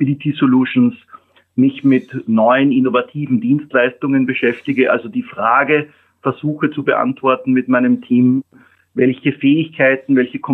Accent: Austria; ich bin Österreicher

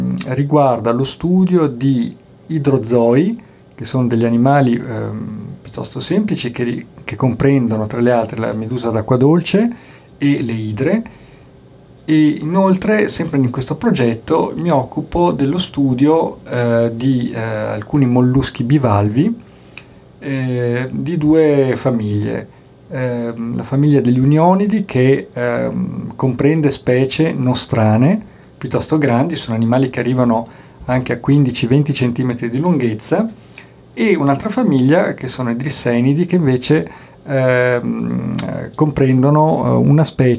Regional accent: Bolzano, Trentino-Alto Adige, Italy; sono nato a Bolzano, sono di Bolzano.

